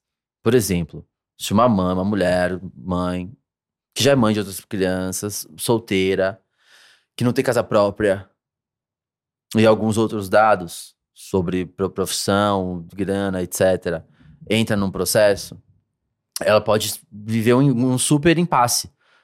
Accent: Rio Grande do Sul, Brazil; eu sou do Intercap. Abri minha portinha lá no meu bairro e comecei a trabalhar.

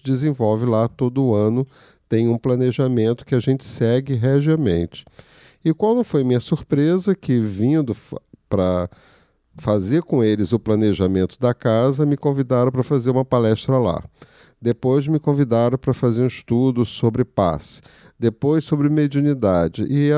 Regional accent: Brazil; now in United States; nós somos brasileiros, temos que fazer as nossas palestras em português, mas não se esqueçam que a gente está na América.

